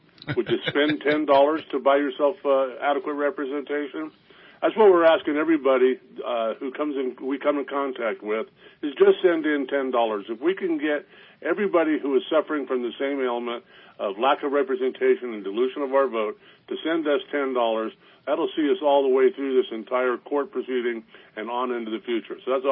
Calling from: California, United States; I'm calling from South Jefferson down here in Tuolumne County, listening to you guys on the computer this morning.

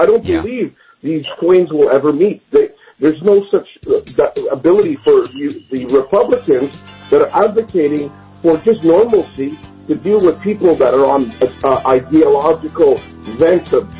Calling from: Canada; and I'm calling from Canada

